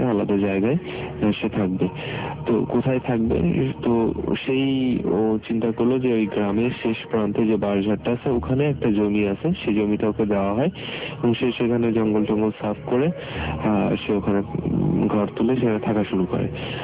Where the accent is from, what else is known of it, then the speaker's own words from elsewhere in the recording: Jessore, Khulna Division, Bangladesh; now in Dhaka, Bangladesh; আমি ঢাকাতে থাকি, ঢাকাতে পড়ালেখা করি কোনো এক প্রাইভেট ইউনিভার্সিটিতে। তো আমার গ্রামের বাড়ি যশোরে, যশোর সিটির শহরের বেশ অদূরেই একটা গ্রামে, শহর থেকে বেশ কাছেই, 15-20 মিনিটের পথ টেম্পুতে।